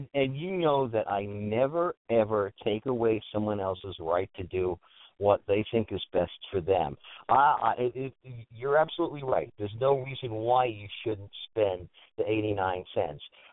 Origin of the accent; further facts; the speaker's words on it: New York, United States; it's like I grew up in New York, and either you were a Yankee lover or you were a Yankee hater.